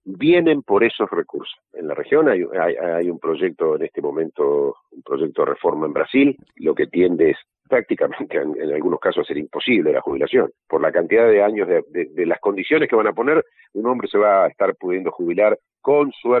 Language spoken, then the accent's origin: Spanish; Argentina; Yo soy argentino